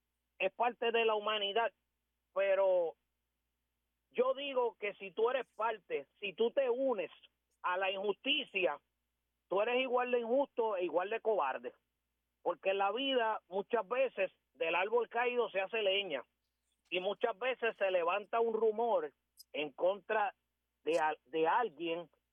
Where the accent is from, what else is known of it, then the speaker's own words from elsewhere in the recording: Puerto Rico; a mí como puertorriqueño